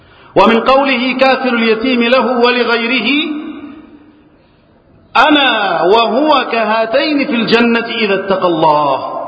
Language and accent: Arabic; Egypt; اللهم احفظ بلدنا مصر وسائر بلاد المسلمين من الفتن.